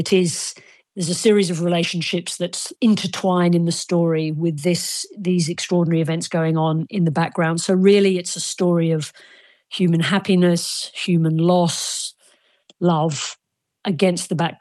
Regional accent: Lagos, Nigeria; born there; I was born in Lagos, Nigeria, just before the outbreak of the Biafran War.

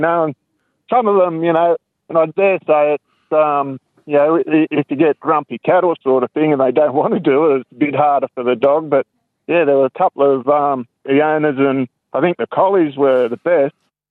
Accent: Cronulla, New South Wales, Australia; I was born and bred in Cronulla, and during the 70s and 80s, it was a great place to live. But, yeah, I moved up the North Coast, I think, in 83.

